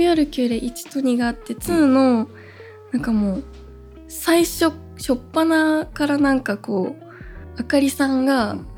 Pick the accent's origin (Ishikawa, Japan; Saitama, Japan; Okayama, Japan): Okayama, Japan; でもなんかこう岡山出身だし、ちょっとその 田舎っぽさっていうか、まあなんか忘れずにいたいです。